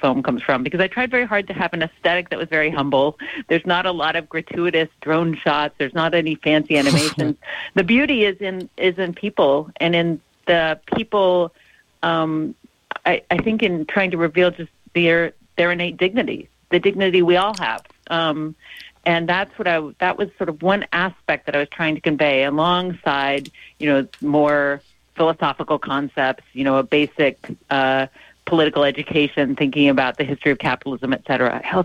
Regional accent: United States; speaking as an American, right, going back to the foundation of this country, was a distrust of people.

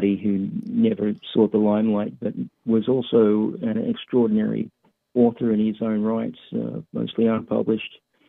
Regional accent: Melbourne, Victoria, Australia; I'm from the Melbourne region

